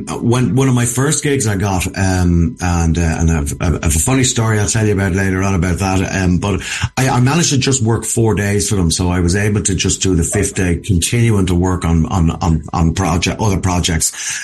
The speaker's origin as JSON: {"language": "English", "town": "Dublin", "region": "Leinster", "country": "Ireland", "lives_now": "Gorey, Ireland", "said": "I live in the southeast, so I am in County Wexford, just outside a little town called Gorey. I'm originally from Dublin"}